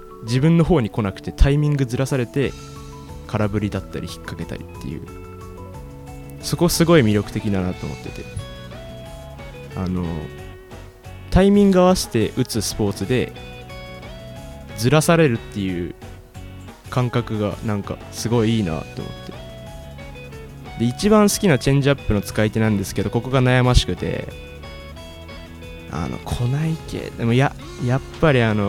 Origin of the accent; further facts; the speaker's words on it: Niigata, Japan; 次に好きな選手が自分新潟出身なんですけど